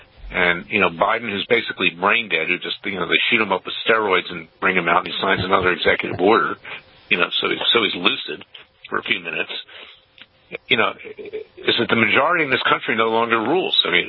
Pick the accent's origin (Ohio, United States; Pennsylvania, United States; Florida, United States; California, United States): Florida, United States; My home state of Florida. I like what Governor DeSantis is doing.